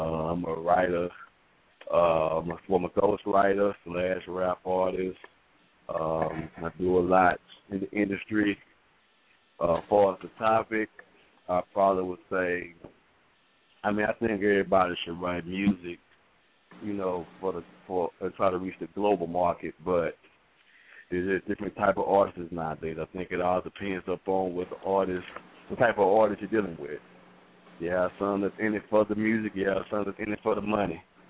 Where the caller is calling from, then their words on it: Houston, Texas, United States; I'm calling from Houston, Texas, man.